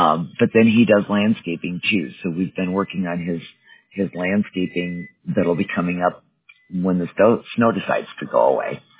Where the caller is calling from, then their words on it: Colorado, United States; I live in Colorado. Well, the company is based in California. I work remotely. I live in Colorado.